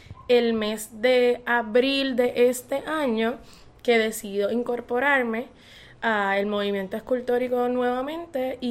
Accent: Adjuntas, Puerto Rico; Soy del pueblo de Adjuntas, Puerto Rico, bastante en el centro de la isla. Le llaman la ciudad del gigante dormido. Estoy sumamente orgullosa de haber nacido en esa tierra rodeada de montañas, cuerpos de agua.

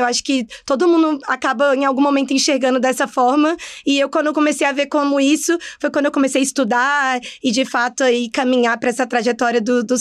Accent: Brasília, Federal District, Brazil; now in São Paulo, Brazil; eu sou originalmente de Brasília

